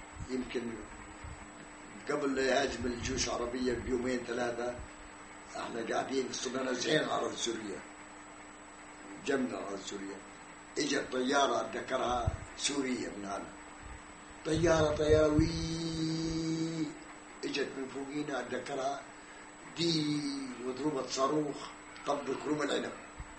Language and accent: Arabic; Palestine; وهذا اللي جرى فلسطين احنا مو وحدنا كثير قرى طلعت من فلسطين